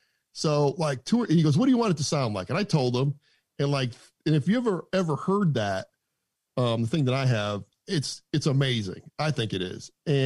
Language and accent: English; Bristol, Connecticut, United States; moved away as an adult; now in Texas, United States; I'm originally from Bristol, Connecticut, the home of ESPN. And I moved here when I was 24, and I was a drummer at the time.